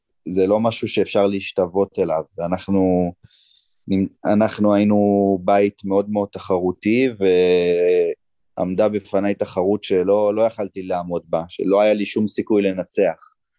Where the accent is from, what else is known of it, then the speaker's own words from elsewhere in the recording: Meitar, Southern District, Israel; אני גדלתי ביישוב בשם איתר, זה יישוב קטן ליד באר שבע